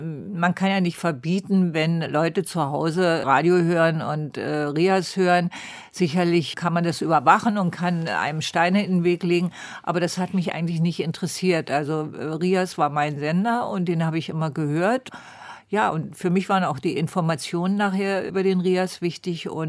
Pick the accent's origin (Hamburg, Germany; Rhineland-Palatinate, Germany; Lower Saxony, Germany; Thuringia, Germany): Thuringia, Germany; Eisenach; born there; ich die Einzige bin, die in Eisenach geboren worden ist, kurz nach dem Krieg.